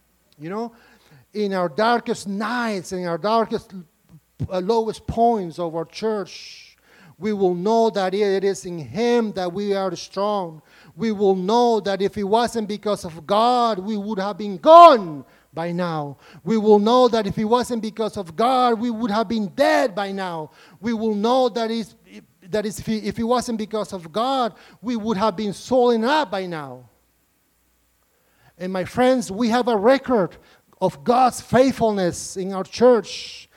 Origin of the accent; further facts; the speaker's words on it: Nicaragua; I come from Nicaragua, as many of you know. And my people, we are under a dictatorship.